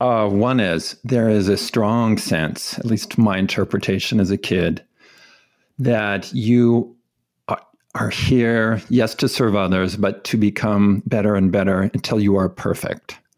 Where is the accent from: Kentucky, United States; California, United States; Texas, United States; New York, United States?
California, United States; And so I grew up in California in a very devout Mormon family.